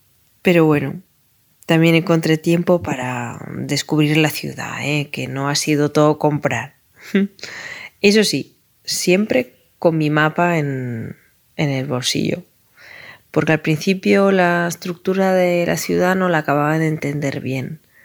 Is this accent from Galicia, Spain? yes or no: yes; A Coruña, Galicia, Spain; moved away as an adult; now in Vienna, Austria; Soy de La Coruña, una ciudad al noroeste de España, pegada al Atlántico. Y vivo en Viena desde julio del 2011.